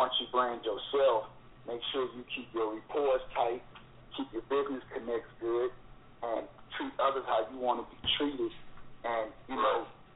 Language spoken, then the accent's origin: English; Lake Charles, Louisiana, United States; is we're from Louisiana, and we don't have county. We have parishes.